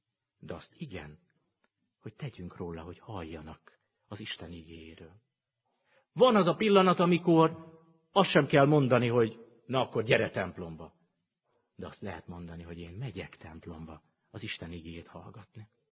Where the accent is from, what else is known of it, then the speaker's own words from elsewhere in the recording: Great Hungarian Plain, Hungary; hogy az Alföldön milyen istentelenség van, ahonnan én jöttem.